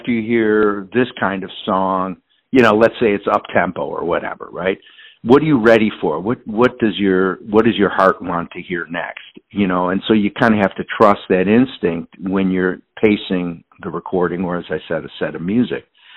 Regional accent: Niagara Falls, New York, United States; born there; Well, I was born in Niagara Falls, New York. My dad was a pipe fitter, steam fitter, union worker. My mom was a stay-at-home mom.

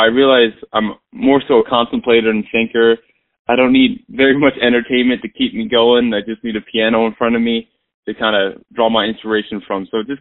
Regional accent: Philadelphia, Pennsylvania, United States; So I grew up in Philadelphia, and I started playing piano around the age of 13.

